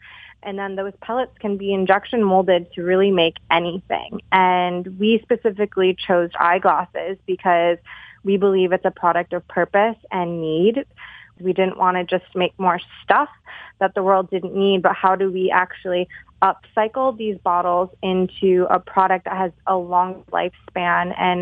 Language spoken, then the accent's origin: English; Detroit, Michigan, United States; I'm a Michigan native, and I was back in my hometown of Detroit in early 2016